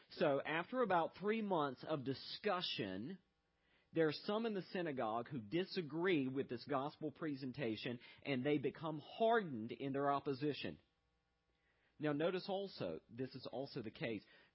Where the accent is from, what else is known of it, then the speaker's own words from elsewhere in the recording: Fayetteville, North Carolina, United States; I remember years ago in Fayetteville, North Carolina, my hometown. Fayetteville, North Carolina, one of our claim to fame, and it just shows you how pathetic Fayetteville is.